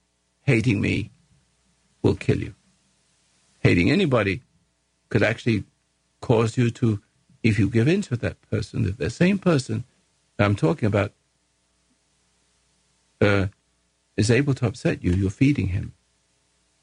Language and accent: English; England, United Kingdom; now in United States; I'm an Englishman. I became American.